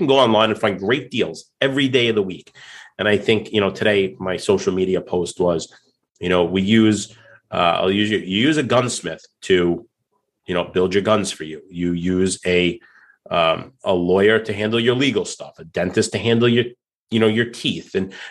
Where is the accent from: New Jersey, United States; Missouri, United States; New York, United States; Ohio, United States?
New York, United States; you know, I come from New York and coming from being married to an Italian New Yorker, Italian American